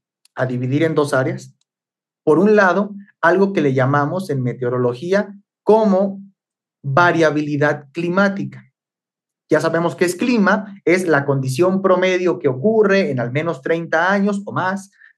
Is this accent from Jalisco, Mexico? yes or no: yes; Arandas, Jalisco, Mexico; aquí en Arandas, yo radico en Arandas, bueno, es mi ciudad natal, en los Altos de Jalisco